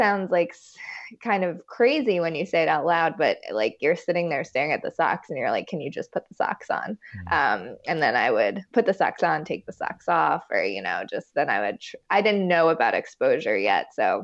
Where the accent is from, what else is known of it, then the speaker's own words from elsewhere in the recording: Long Island, New York, United States; I got a job right away working in Manhattan. I'm from Long Island.